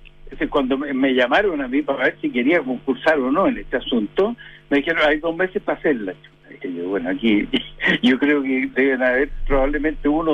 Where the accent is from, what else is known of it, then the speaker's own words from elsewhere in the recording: San Vicente de Tagua Tagua, O'Higgins, Chile; yo soy, digamos, como dicen los guasos, nacido y criado en San Vicente de Tahuatahua. Y ahí nosotros andábamos a caballo cuando chico